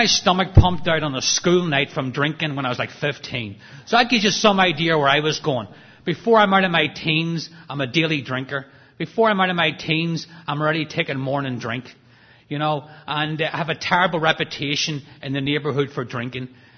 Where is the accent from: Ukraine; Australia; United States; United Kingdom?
United Kingdom; Northern Ireland; I'm from Northern Ireland